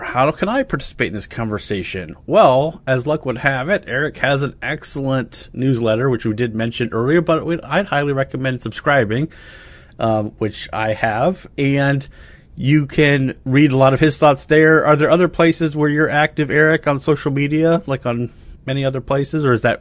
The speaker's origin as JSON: {"language": "English", "region": "the South", "country": "United States", "said": "mason jar because I'm from the South."}